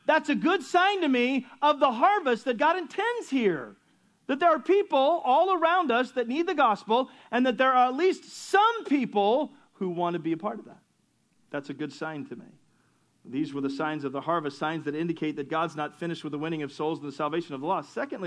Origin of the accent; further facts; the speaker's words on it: California, United States; We grew up in Southern California, and the only thing I saw of any great mass was dairy farms and orange groves.